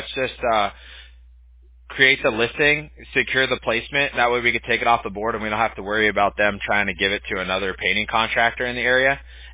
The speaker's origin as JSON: {"language": "English", "region": "California", "country": "United States", "tie": "born or raised there", "said": "Okay, I gotcha. I grew up in Southern California."}